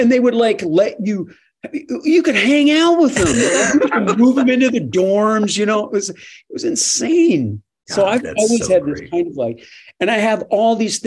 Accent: Minnesota, United States; now in Kentucky, United States; Well, I've lived here longer than I lived in Minnesota. So I would think I'm more of a Kentuckian than I am.

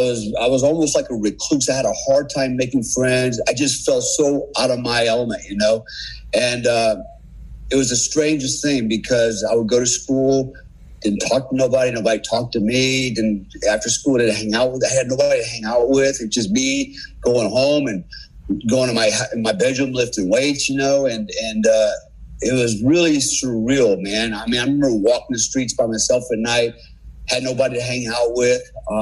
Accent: Germany; Growing up in Germany, you know, we lived in a close knit, you know, military community.

